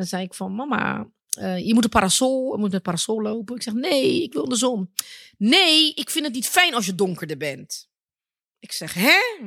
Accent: Angola; ik kom uit Angola. Nou ja, Angola zijn de mensen natuurlijk wat donkerder.

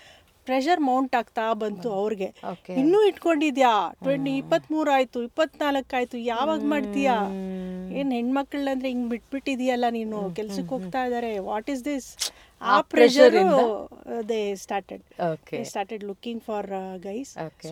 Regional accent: Bengaluru, Karnataka, India; So ನಾನು ಹುಟ್ಟಿದ್ದು ಬೆಳೆದಿದ್ದು ಎಲ್ಲ ಬ್ಯಾಂಗ್ಳೂರಲ್ಲಿ.

